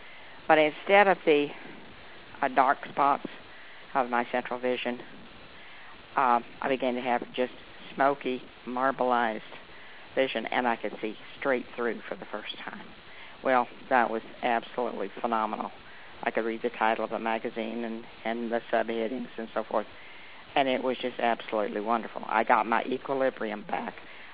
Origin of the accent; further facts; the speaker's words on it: New Mexico, United States; from New Mexico, just very close to Albuquerque now. Moved south to continue to have better health.